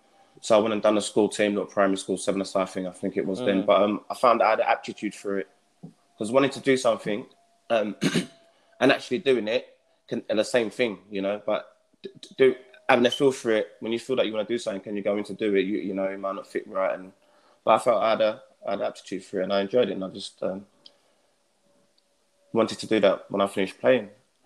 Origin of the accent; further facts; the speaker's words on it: London, United Kingdom; I'm from East London.